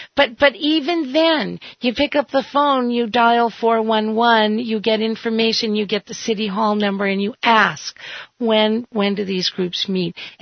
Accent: New England, United States; Yeah, I grew up in New England. That's why I was curious.

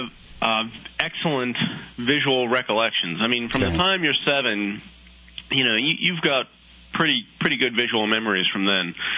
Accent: Long Island, New York, United States; No, I grew up on Long Island, New York.

